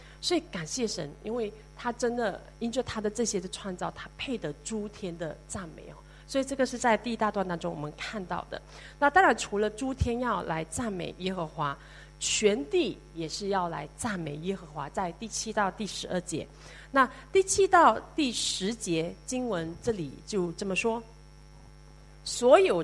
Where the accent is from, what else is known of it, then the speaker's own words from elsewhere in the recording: Sarawak, Malaysia; 有机会三年多没有回家，我回到就是马来西亚砂劳越。那在因为刚好是十二月头，就是很多开始了一些的因为那边有很多教会，我的家乡有很多教会